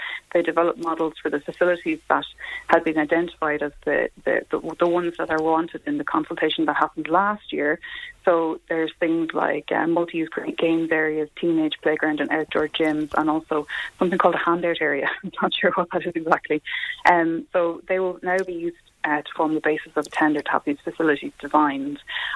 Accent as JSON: {"language": "English", "town": "Celbridge", "region": "Kildare", "country": "Ireland", "tie": "born or raised there", "said": "I used to do lessons in St. Raphael's when I was growing up in Selbridge"}